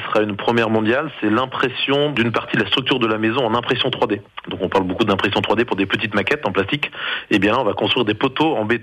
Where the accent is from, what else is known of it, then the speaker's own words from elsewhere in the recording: Alençon, Normandy, France; On est tous originaires d'Alençon.